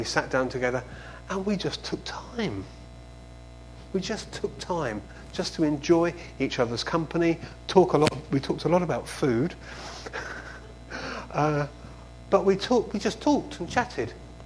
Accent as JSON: {"language": "English", "region": "England", "country": "United Kingdom", "said": "as an English person, I like certain sorts of music that help me worship."}